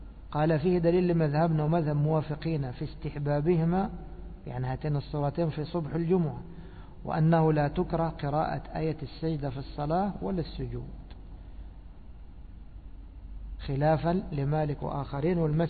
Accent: Alexandria, Alexandria Governorate, Egypt; ودفن عندنا في الإسكندرية

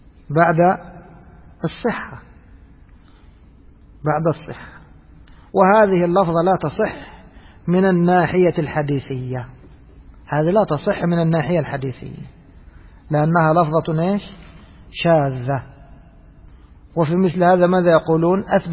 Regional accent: Egypt; يعني في بعض الناس، خاصة عندنا في مصر

